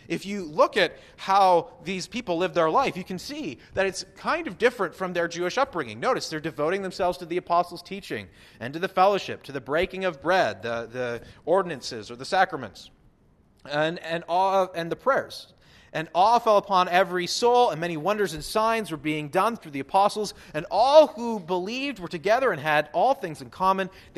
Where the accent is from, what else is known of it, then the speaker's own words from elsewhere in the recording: Nipawin, Saskatchewan, Canada; I grew up in Nipawin, which has a junior hockey team